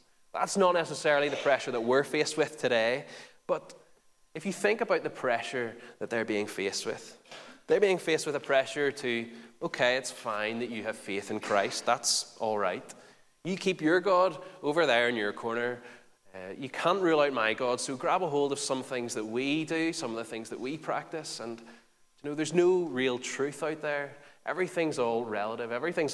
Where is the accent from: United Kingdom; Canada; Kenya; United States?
United Kingdom; Lisburn, Northern Ireland; Or I could show you that I have a birth certificate that shows you that I was born in Lisburn